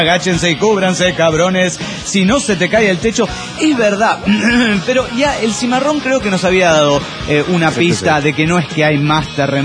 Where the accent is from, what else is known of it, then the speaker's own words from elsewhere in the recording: Durango, Mexico; Soy el piromaníaco de Durango, México.